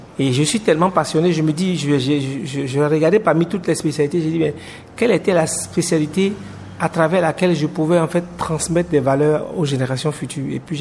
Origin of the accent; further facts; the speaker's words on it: Côte d’Ivoire; also born or lived in Benin; j'ai grandi en Côte d'Ivoire, donc j'aime bien le kidjenou